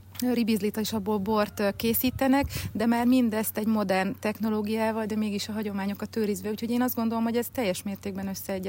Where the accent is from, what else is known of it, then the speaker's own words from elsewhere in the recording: Besenyőtelek, Heves, Hungary; born there; Heves megyében, Besenyőtelken születtem, a szüleim ma is ott élnek. Aztán az élet a Balaton északi oldalára sodort bennünket a férjemmel